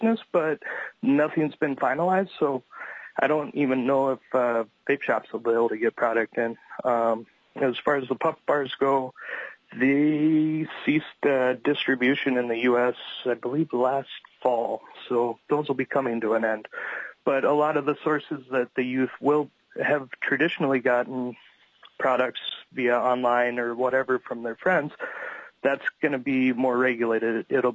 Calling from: Fairbanks, Alaska, United States; I'm phoning from Fairbanks.

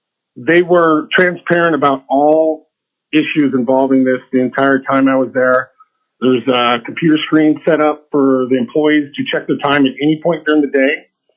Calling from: Anchorage, Alaska, United States; I'm calling in from Anchorage, Alaska.

